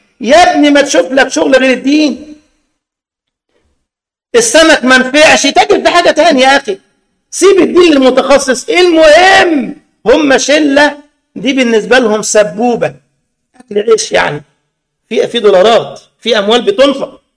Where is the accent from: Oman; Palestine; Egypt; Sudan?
Egypt; يعني مصيبة سودة من الشحرير والكيالين والحملات اللي عندنا في مصر ده.